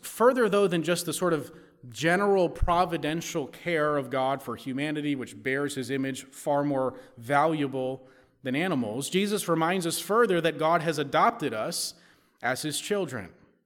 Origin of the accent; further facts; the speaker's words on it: Ireland; I'm a miserable, angry person all the time because I'm Irish